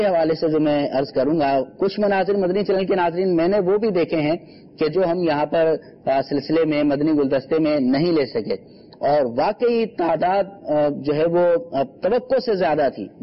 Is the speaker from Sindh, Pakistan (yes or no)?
yes; Nawabshah, Sindh, Pakistan; born there; جی میری نواب شاہ.